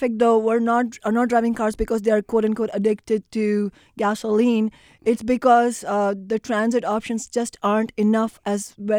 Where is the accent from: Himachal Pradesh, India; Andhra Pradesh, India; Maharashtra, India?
Maharashtra, India; Mumbai; now in Seattle, United States; I have to say, though, I grew up in Mumbai, so I want Seattle to be denser, and I want better mass transit.